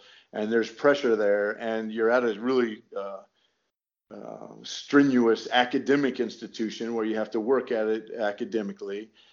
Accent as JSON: {"language": "English", "region": "Indiana", "country": "United States", "tie": "born or raised there", "said": "you're growing up in Indiana, right?"}